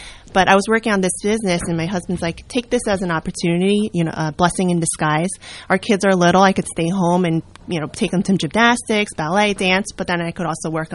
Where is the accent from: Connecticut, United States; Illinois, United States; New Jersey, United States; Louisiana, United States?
New Jersey, United States; Sayreville; also born or lived in New York; now in Washington, United States; I was born in New York, but was raised in New Jersey. I'm originally from Sayreville, so I was there most of my life until I got married. My husband and I moved out to Washington in Warren County, and we're there now for 8 years.